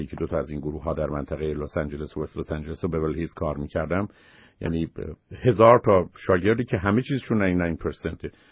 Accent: Iran; ولی اینکه من فرزندم رو در حالی که من ایرانی هستم

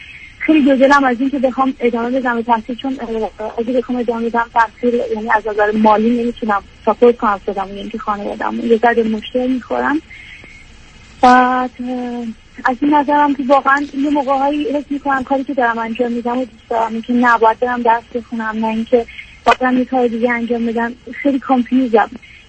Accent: Iran; moved away; 4 سال تنها زندگی میکنم، یعنی از ایران اومدم اینجا.

